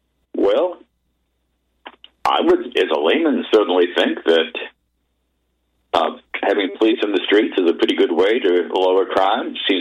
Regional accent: Massachusetts, United States; because I grew up in New England, Massachusetts in particular

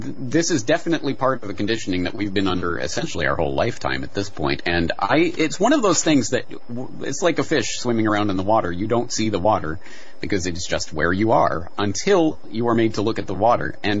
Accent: Canada; now in Japan; I'm Canadian. I live in Japan.

